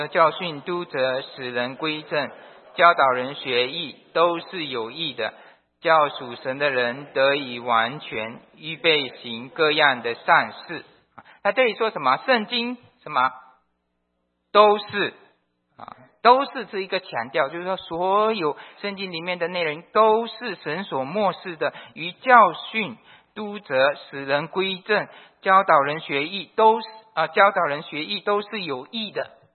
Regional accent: Sarawak, Malaysia; 那我们星期五的时候有人问我从哪里来，我不提沙劳越因为太难记了，东马来西亚来的

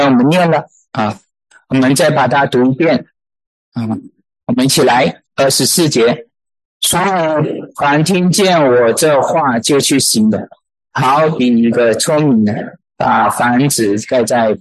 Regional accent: Malaysia; 我是从马来西亚来的

